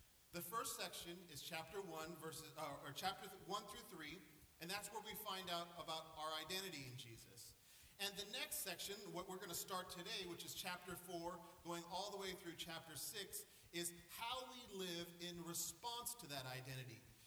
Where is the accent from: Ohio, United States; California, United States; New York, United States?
California, United States; San Diego; now in Connecticut, United States; And my wife and I, we always had this strange desire — we're both born and raised in San Diego — strange desire to, and I don't mean strange in a negative way, but a desire to live in Connecticut.